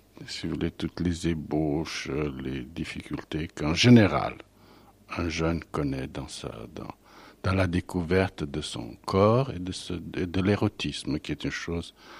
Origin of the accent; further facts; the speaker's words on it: Bessarabia, Moldova; moved away; je n'avais plus de chez moi depuis que je suis parti de Bessarabie.